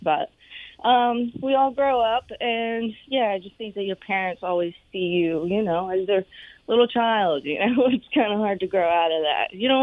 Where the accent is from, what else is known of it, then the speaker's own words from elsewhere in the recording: Winter Haven, Florida, United States; born there; Winter Haven, Arbondale is where I was born, but I moved around a lot because my dad was a musician